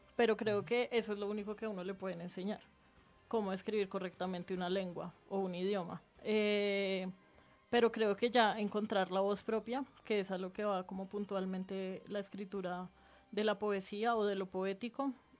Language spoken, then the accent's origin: Spanish; Bogotá, Colombia; Sí, toda la vida he vivido en Bogotá. La gente me dice que soy muy, muy rola.